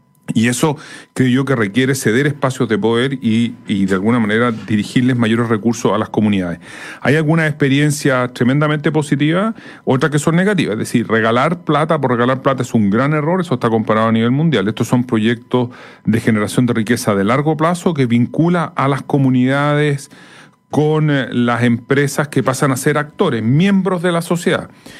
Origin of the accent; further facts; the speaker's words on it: Chile; Usted no puede podemos aceptar como chileno que Antofagasta tenga las condiciones que tiene